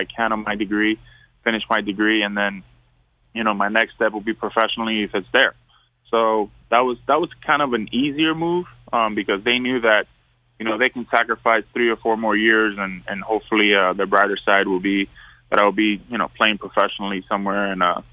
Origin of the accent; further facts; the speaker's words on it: Miami, Florida, United States; you know, I'm from Miami.